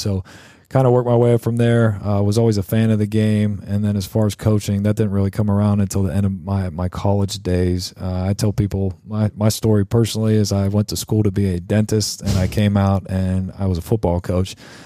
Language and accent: English; Pittsburgh, Pennsylvania, United States; I grew up in the Pittsburgh area.